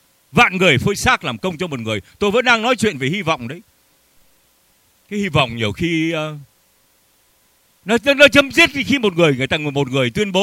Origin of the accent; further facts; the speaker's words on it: Nam Dinh, Nam Dinh Province, Vietnam; born there; moved away; Tôi sinh tại Nam Định, không ạ? Nếu mà nó đúng tướng Bắc Kỳ của mẹ tôi là tôi đẻ ra tại Nam Định.